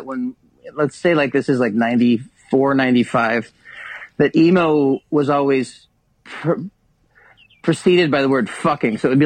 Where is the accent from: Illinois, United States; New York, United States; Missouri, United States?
Missouri, United States; Kansas City; We're like, no, man, we're from Kansas City.